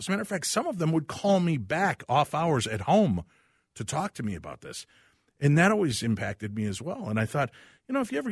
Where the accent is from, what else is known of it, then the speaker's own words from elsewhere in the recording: Chicago, Illinois, United States; And I grew up in the Chicagoland area.